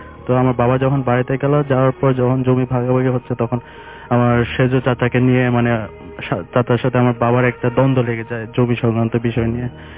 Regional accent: Chittagong, Chittagong Division, Bangladesh; আমি চট্টগ্রাম থেকে আসছি।

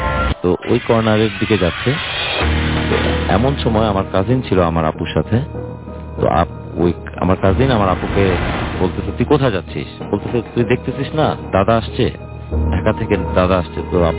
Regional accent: Dhaka, Dhaka Division, Bangladesh; From Uttara.

